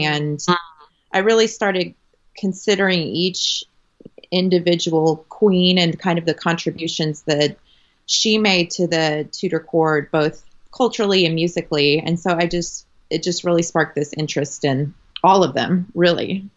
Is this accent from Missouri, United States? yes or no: yes; Kansas City, Missouri, United States; I grew up in Kansas City, Missouri, and I got an undergraduate degree in voice performance